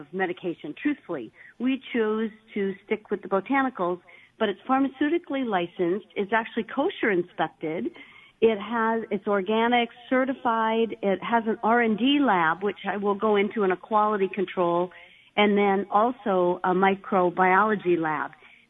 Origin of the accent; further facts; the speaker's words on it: Minnesota, United States; I laugh because I'm from Minnesota originally, and when you talk about rain, you talk about buckets coming down.